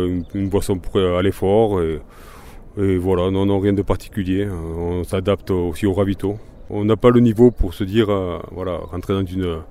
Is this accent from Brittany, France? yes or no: no; Perpignan, Occitanie, France; Moi, parce que je suis originaire de Perpignan